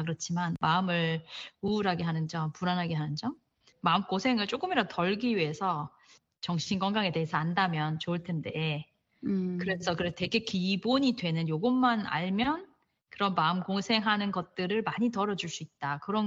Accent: Daegu, South Korea; 왜냐면 전 대구 사람이거든요. 엄청 춥잖아요.

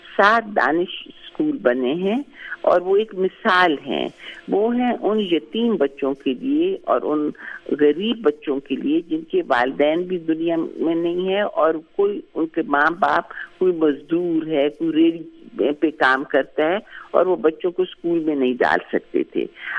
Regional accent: Pakistan; ہم پاکستانی ہیں, ہمیں پورے صوبوں کا خیال کرنا ہوتا ہے ایک دوسرے کا

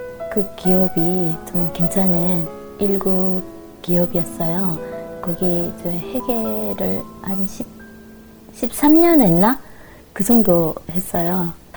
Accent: North Korea; now in South Korea

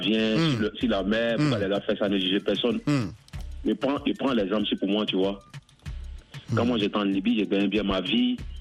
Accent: Côte d’Ivoire; Il y avait la guerre chez moi en Côte d'Ivoire, ça c'est un.

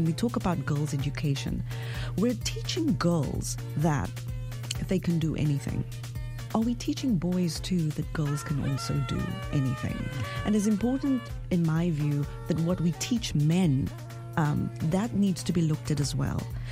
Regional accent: South Africa; I am from South Africa. I grew up in a rough neighborhood, a lot of poverty. I grew up poor.

